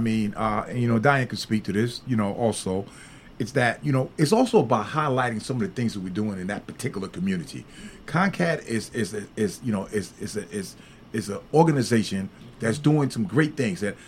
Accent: Bed-Stuy, New York, United States; I grew up in Bed-Stuy, and I go back, you know, I also got a lot of friends in Harlem, right?

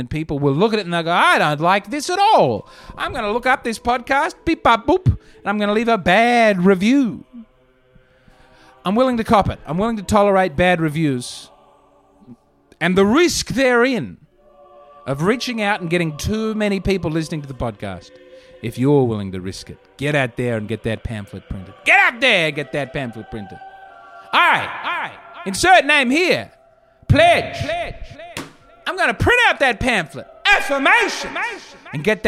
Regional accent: Australia; now in United States; I'm an Australian and we have to vote in our own country

